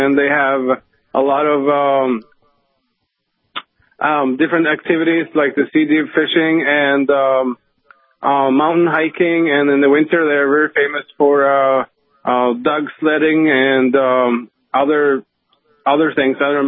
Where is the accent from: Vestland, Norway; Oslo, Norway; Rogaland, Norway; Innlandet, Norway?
Innlandet, Norway; Slidre; also born or lived in Fagernes; Myself, I was born and raised in Valdres in Fagernes. I grew up on a small farm in Slidre. And then in 1995-96, I was an exchange student in Decorah, Iowa.